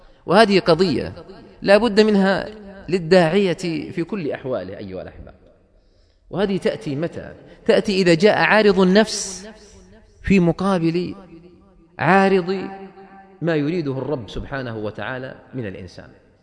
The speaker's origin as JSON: {"language": "Arabic", "country": "Saudi Arabia", "said": "وعندنا في السعودية"}